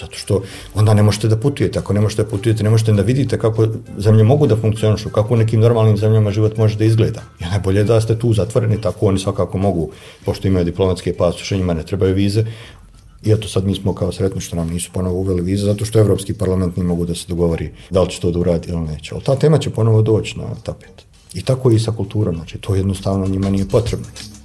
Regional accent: Bosnia & Herzegovina; gdje god izađem iz granica svoje zemlje, ja sam normalno Bosanac

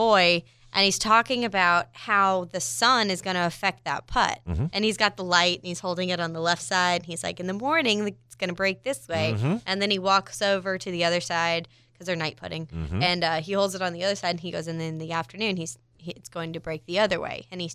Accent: Missouri, United States; Man, so growing up in Missouri, we didn't really have...

